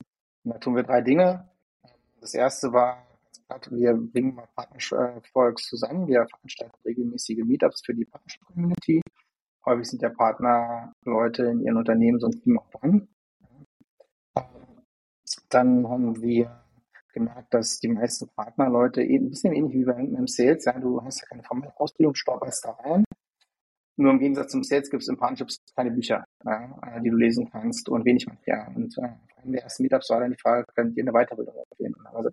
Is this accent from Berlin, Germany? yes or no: yes; Berlin, Germany; hier aus Berlin, gebürtiger Berliner tatsächlich auch